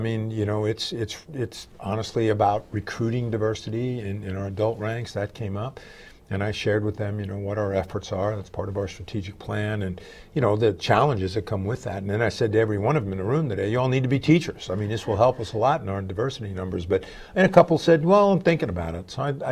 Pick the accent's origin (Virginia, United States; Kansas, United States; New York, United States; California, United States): New York, United States; So I grew up in New York where my dad was this big New York Ranger fan.